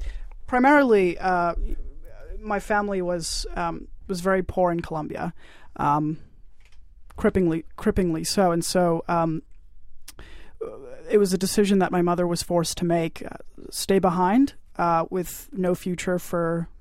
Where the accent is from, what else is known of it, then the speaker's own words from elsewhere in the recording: Boston, Massachusetts, United States; up here in Boston all my life. I've gone to Boston public schools. I think I'm the typical child growing up in Boston.